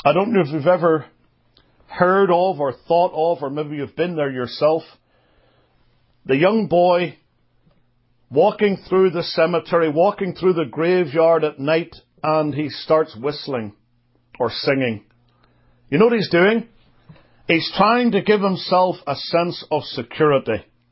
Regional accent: Belfast, Northern Ireland, United Kingdom; I grew up in the city of Belfast in Northern Ireland. It's hard for me to disguise that even still with my accent. It's mellowed a little bit through the years, no doubt.

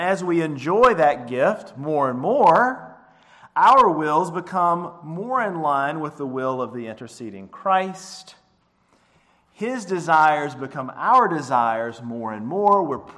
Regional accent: Elkin, North Carolina, United States; Or for me growing up in Elkin, it was always Cheerwine.

